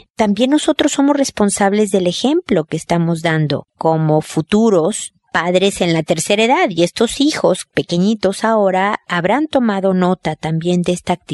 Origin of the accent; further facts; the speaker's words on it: Mexico; now in Chile; está a punto de salir en librerías en México, mi país de origen. Yo vivo en Chile